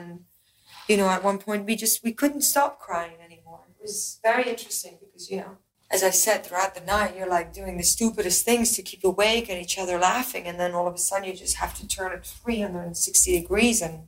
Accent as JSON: {"language": "English", "country": "Belgium", "second_language": "English", "said": "I'm from Belgium."}